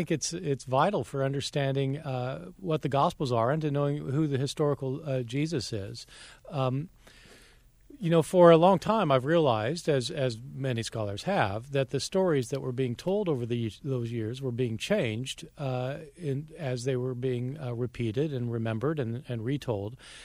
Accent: New Jersey, United States; moved away; So I came from New Jersey, where the Civil War had ended a long time ago. And when I moved to the South

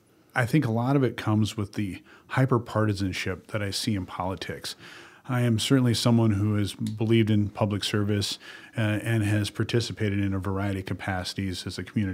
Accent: Dell Rapids, South Dakota, United States; Well, we had a great campaign launch in my hometown of Del Rapids to a packed house.

